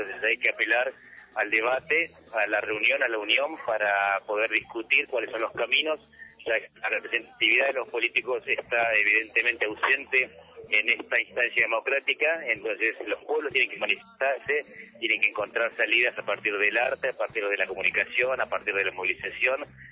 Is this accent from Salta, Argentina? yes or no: no; Bariloche, Río Negro, Argentina; yo soy de Bariloche.